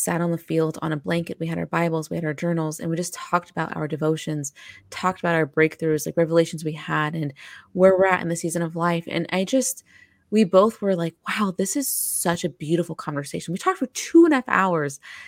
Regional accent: California, United States; now in Florida, United States; so I'm from California and I moved to mm-hmm. Florida a couple years ago.

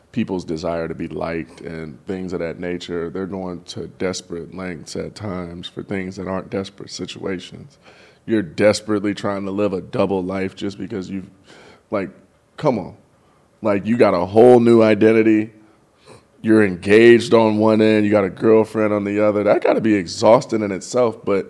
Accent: Ohio, United States; I'm from Ohio. I haven't been in, like, a bad one, but I've been not far from one.

